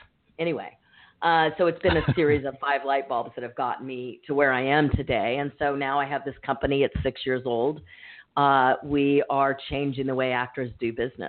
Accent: Kansas, United States; I grew up in Kansas.

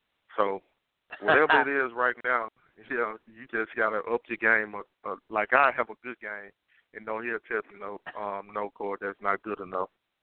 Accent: Greenwood, Mississippi, United States; I represent my hometown, you know, because I came from a small hometown, Greenwood, Mississippi.

